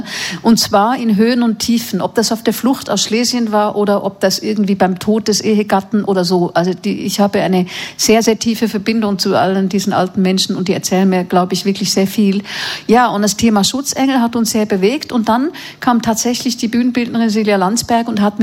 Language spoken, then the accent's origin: German; Zurich, Switzerland; mit meiner Arbeit in Zürich, wie gesagt, da wo ich herkomme